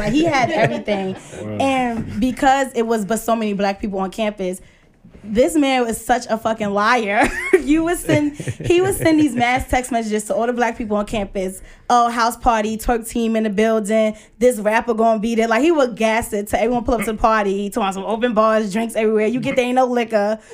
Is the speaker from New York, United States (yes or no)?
yes; New York City, New York, United States; I don't think diversity was an issue with me because I grew up in Brooklyn.